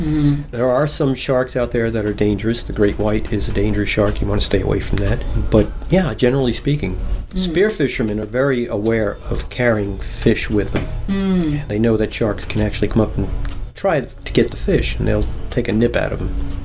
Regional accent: New York, United States; New York. Long Island, New York.

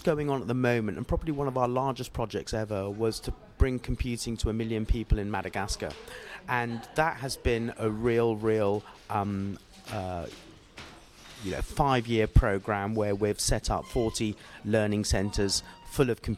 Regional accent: Sri Lanka; I'm originally from Sri Lanka, so I sort of pop back every 18 months

